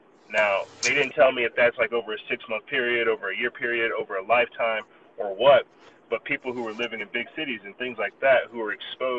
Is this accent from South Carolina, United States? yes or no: yes; South Carolina, United States; I'm a boy from South Carolina, so I'm used to Southern food. Out here in New Mexico with Mexican food.